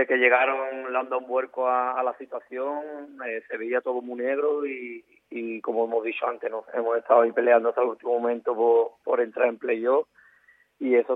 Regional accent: Écija, Andalusia, Spain; Y para los que somos de aquí de Ecija, somos ecijanos y lo hemos mamado esto de pequeño

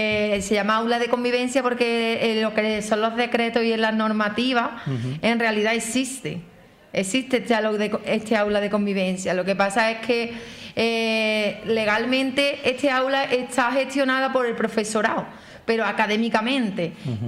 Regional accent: Pedrera, Andalusia, Spain; tengo el privilegio de que soy de aquí, de Pedrera

